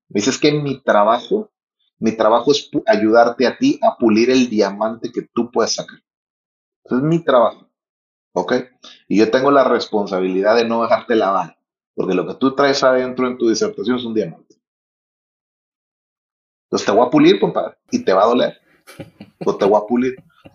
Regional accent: Culiacán, Sinaloa, Mexico; Yo soy culichi poco domesticado, crecí aquí en Culiacán. Fui a una escuela aquí en el Chapule, aquí en Culiacán, ¿ok?

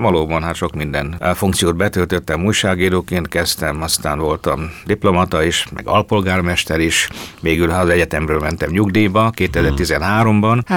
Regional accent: Hungary; hát magyarként nekünk az a sorsunk, hogy itt éljünk ebben az országban

